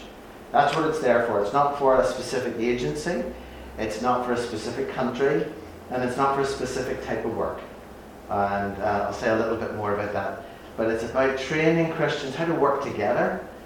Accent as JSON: {"language": "English", "town": "Belfast", "region": "Northern Ireland", "country": "United Kingdom", "said": "I am from Belfast in Ireland."}